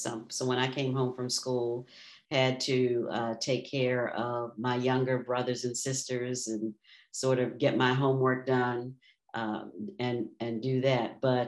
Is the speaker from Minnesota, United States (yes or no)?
no; Annapolis, Maryland, United States; As I said, I grew up in Annapolis, Maryland, right in the town. And Annapolis was still segregated, really, growing up there.